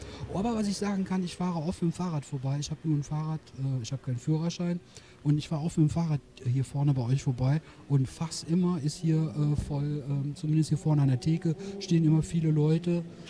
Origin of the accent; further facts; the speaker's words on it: Düren, North Rhine-Westphalia, Germany; now in Linnich, Germany; ich wohne jetzt 8 Jahre, ich komme aus Düren.